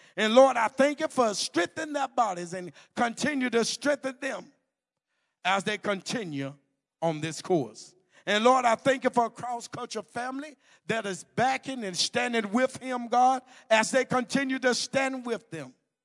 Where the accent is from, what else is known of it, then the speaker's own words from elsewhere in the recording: Mississippi, United States; But you know, I'm from, I'm from Mississippi.